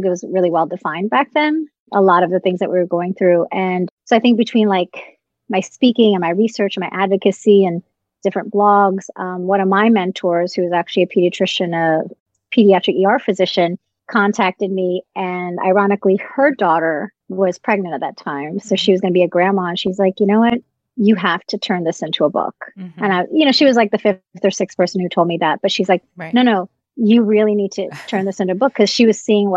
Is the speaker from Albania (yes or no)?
no; Virginia, United States; Postpartum Support Virginia in my home state.